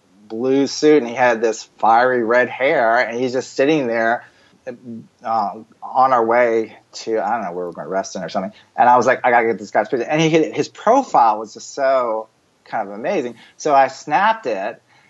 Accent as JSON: {"language": "English", "region": "the South", "country": "United States", "said": "and I'm from the South, so I'm gonna slaughter names"}